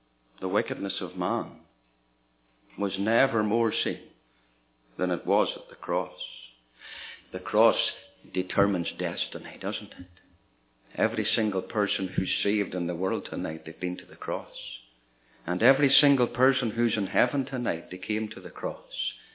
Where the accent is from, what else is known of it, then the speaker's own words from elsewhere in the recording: Ireland; because I'm Irish.